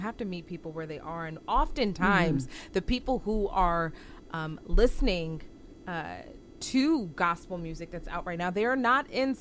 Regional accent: District of Columbia, United States; I grew up in Greater Mount Calvary Holy Church right here in Northeast with Bishop Alfred Owens and co-pastor Susie Owens

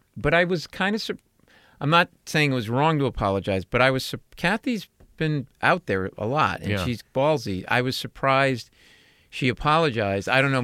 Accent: Providence, Rhode Island, United States; I grew up in Providence, Rhode Island, a lot of Italians, right?

